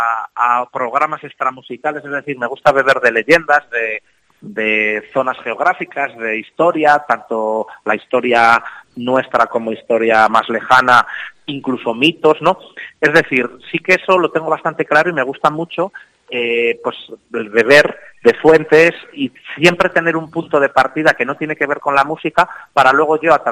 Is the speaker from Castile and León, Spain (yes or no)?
yes; Zamora, Castile and León, Spain; also born or lived in Toro; Pues yo la verdad que en casa, en Zamora y en Toro, siempre he dicho que me he sentido profeta en mi tierra